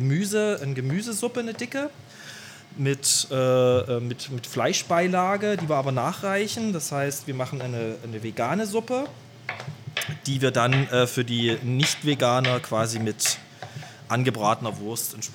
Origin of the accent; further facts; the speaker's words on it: Saxony, Germany; born there; now in Mannheim, Germany; Bin gebürtiger Sachse, wohne jetzt seit 15 Jahren in Mannheim, arbeite in Ludwigshafen.